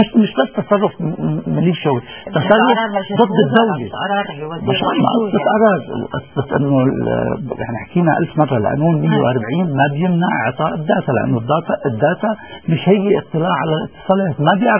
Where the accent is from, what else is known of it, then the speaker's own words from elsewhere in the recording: Lebanon; وحزب الله عم بحطنا كلبنانيين وخصوصا كشيعة عم بحطنا بمواجهة الشعب السوري